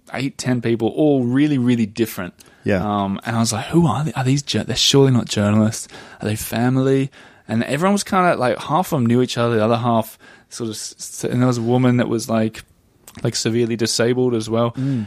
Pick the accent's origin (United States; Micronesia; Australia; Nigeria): Australia; now in Paris, France; I was like, oh, I'm Australian.